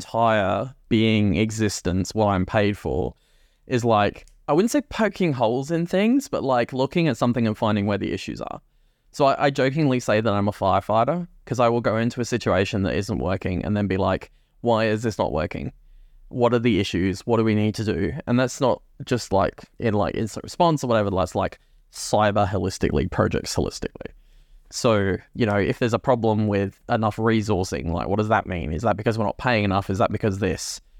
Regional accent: Scotland, United Kingdom; I'm originally from Scotland

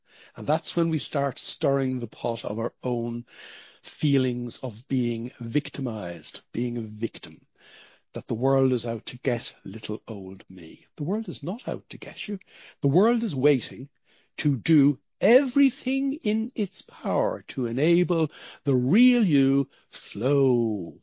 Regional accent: Ireland; I'm 67 or thereabouts. I grew up in Holy Catholic Ireland in the 1960s.

